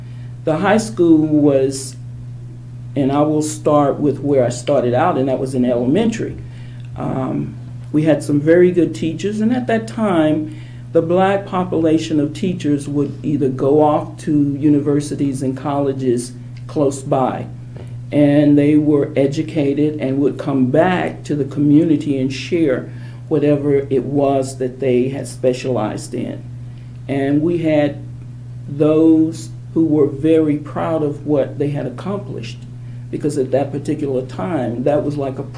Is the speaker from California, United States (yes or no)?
no; Marietta, Georgia, United States; I grew up in Marietta, Georgia, a suburb of the great metropolitan Atlanta.